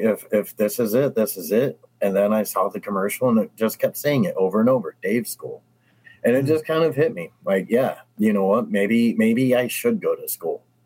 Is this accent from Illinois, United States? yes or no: yes; Rockford, Illinois, United States; born there; growing up, you know, I was born in Rockford, so Madison was always there. And I always went up to Wisconsin to visit family and friends and all that.